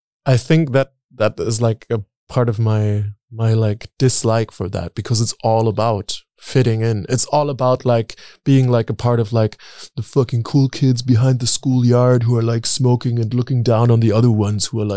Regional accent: Berlin, Germany; I grew up in Berlin and I lived near Nollendorfplatz earlier, which is like the biggest like gay queer Kiez in Berlin.

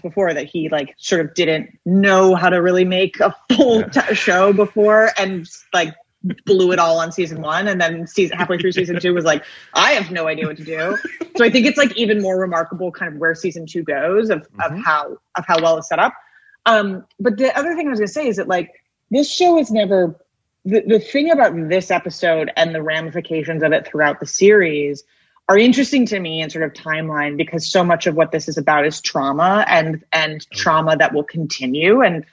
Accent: New York City, New York, United States; as a New Yorker, I found that episode so jarring.

